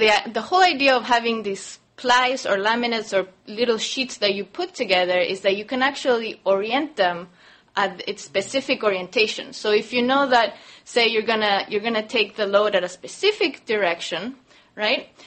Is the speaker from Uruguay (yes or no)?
yes; Uruguay; moved away; I'm originally from Uruguay. I moved here 11 years ago